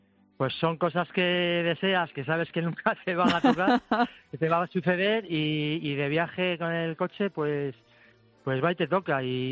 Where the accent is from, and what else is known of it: Audanzas del Valle, Castile and León, Spain